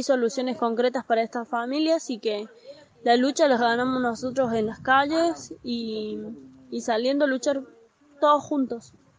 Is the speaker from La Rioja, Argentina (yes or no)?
no; Córdoba, Argentina; Nosotros como ciudadanos argentinos, como ciudadanos cordobeses, nos merecemos el acceso a la vivienda